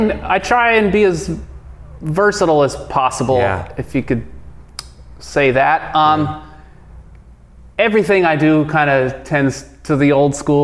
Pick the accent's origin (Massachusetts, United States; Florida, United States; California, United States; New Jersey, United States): California, United States; Los Angeles; now in Santa Cruz, United States; No, I'm from Los Angeles.